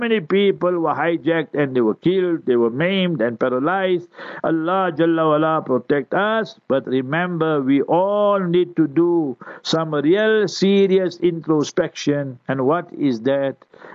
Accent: KwaZulu-Natal, South Africa; My hometown, few days ago, they torched and they burned 9 trucks. Last night, again there, you must remember, near Durban and so forth

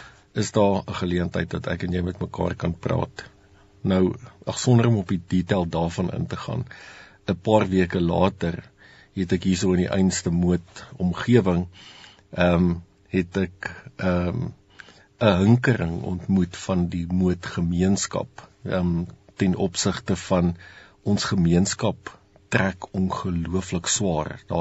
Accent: Pretoria, Gauteng, South Africa; ek het self in die Moot groot geword, ek is hier gebore en ek het groot geword.

